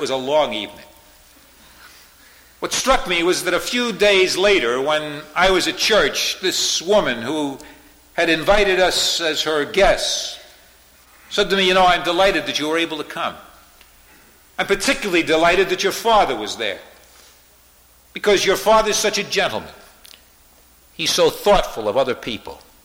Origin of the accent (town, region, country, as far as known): New York City, New York, United States; born or raised there